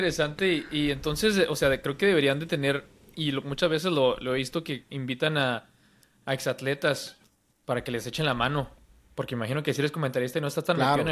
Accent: Mexico; Como todos somos mexicanos aquí

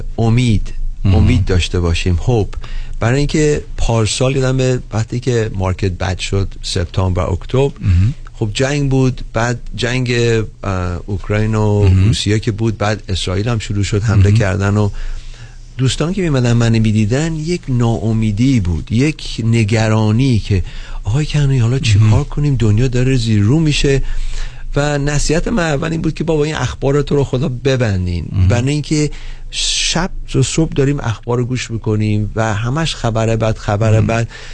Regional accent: Iran; من بکگراندم خب چون ما ایرانی هستیم

